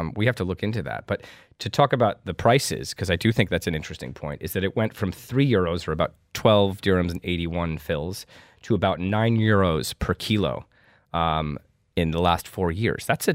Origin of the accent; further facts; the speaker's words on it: United States; as an American, we always seek to have a politician that we could throw a baseball with.